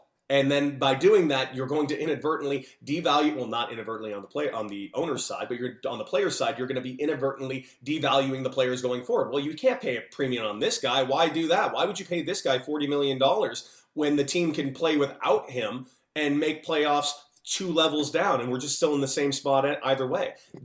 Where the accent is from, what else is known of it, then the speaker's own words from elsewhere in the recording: Los Angeles, California, United States; I grew up in Los Angeles, California. I grew up in a baseball hotbed.